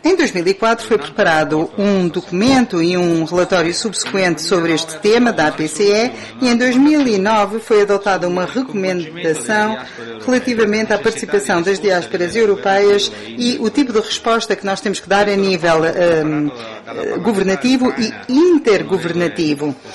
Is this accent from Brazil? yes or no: no; Italy; Portuguese is a second language; Enquanto italiano, eu sei que a comunidade da diáspora representa uma ponte cultural, económica e política entre os vários países de origem e de acolhimento.